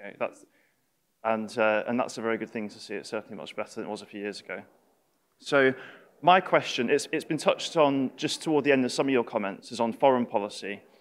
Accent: London, United Kingdom; I am here from London in the UK.

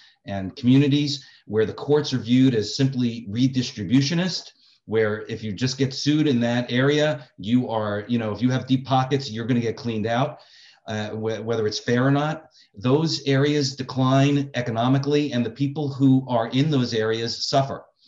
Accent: Bronx, New York, United States; Like Manny, I'm also from the Bronx

